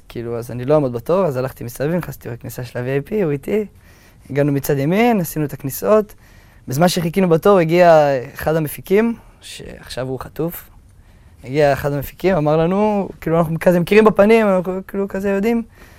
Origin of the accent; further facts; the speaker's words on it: Shoham, Central District, Israel; now in Beersheba, Israel; גדלתי בשוהם, ועכשיו אני גר בבאר שבע, אני סטודנט